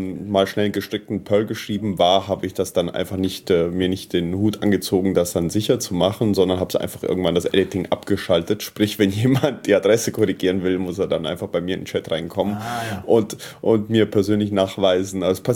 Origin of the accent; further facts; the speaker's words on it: Italy; now in Berlin, Germany; Ja, ich bin in Italien aufgewachsen